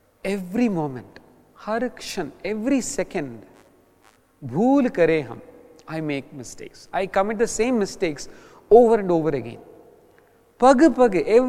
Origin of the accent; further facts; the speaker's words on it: South India, India; English is a second language; because I come from South India and I do not understand Hindi.